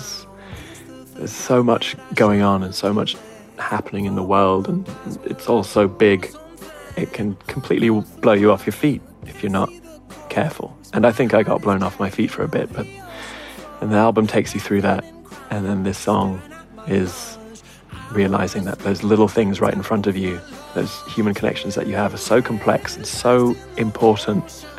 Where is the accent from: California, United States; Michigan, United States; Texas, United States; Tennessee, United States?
Texas, United States; And there's a song about growing up in Texas called … And it references a few places in Texas that I used to, my local haunts growing up.